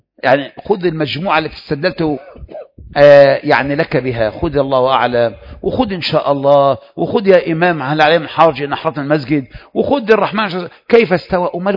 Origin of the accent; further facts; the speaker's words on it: Egypt; ده احنا مصريين